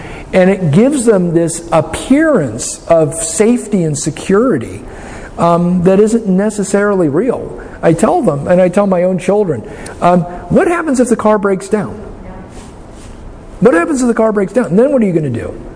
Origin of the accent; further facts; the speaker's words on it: Fairbanks, Alaska, United States; also born or lived in Anchorage; You know, when I was growing up in Fairbanks, you know, in the wintertime, at this time of the year, it would be 40 or 50 below zero.